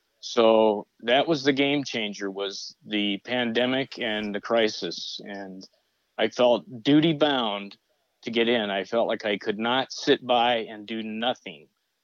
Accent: Midwest, United States; now in Spokane, United States; I grew up in the Midwest. I got transferred to Spokane over 30 years ago with a national retail company.

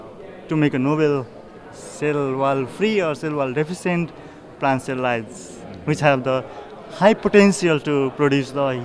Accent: Nepal; English is a second language; moved away as an adult; now in United States; I'm from Nepal, and I applied here as a graduate school program.

